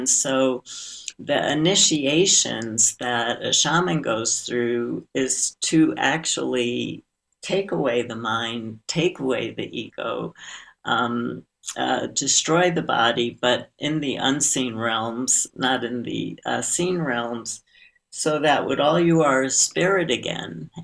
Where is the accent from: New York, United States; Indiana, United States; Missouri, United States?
New York, United States; Brooklyn; So in my case, I grew up in Brooklyn, New York.